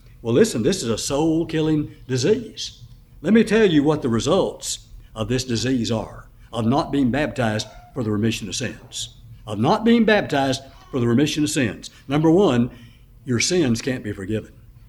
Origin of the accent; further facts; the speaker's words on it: Houston, Texas, United States; Now, I grew up in Houston, and we heard about this every summer.